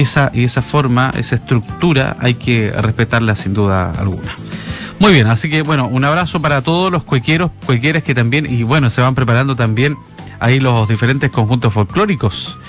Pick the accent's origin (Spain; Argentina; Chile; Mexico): Chile; Creo que dentro de las cosas fundamentales como chileno es aprender a bailar nuestro baile nacional.